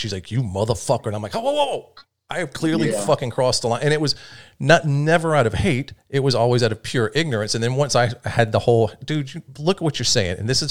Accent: Atlanta, Georgia, United States; And I'm from the South. I was raised in Atlanta, and then we moved to a very, very, very poor city further down in the South.

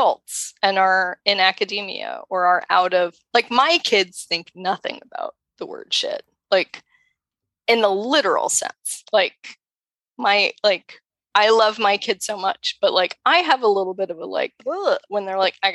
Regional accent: Colorado, United States; I grew up in Colorado, but I grew up in a weird space. So I had like, my dad's family were all from Kentuckiana. So I had a whole lot of like Appalachian English in my vocab.

